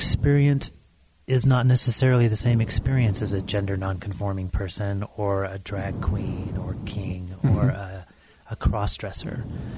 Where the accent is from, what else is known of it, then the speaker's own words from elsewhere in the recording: Salem, Utah, United States; also born or lived in Portland, Oregon; So I was flown to Utah and raised in Salem, Utah, small